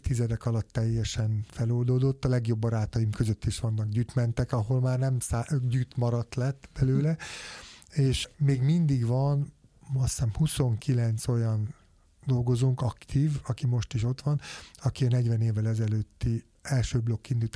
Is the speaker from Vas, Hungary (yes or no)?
no; Paks, Tolna, Hungary; Hát én őspaksi vagyok, tehát én ott születtem, több száz évre Paks, és még emlékszem gyerekkoromban, mikor megérkezett az atomerő, meg 72-ben születtem